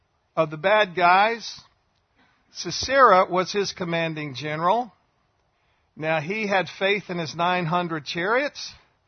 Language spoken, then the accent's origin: English; the South, United States; I grew up in the South